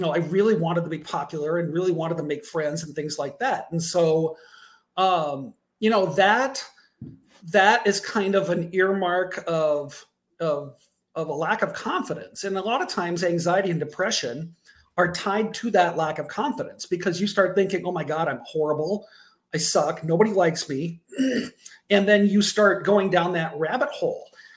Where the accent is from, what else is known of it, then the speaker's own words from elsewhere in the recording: Ogden, Iowa, United States; I'm from Ogden, Iowa.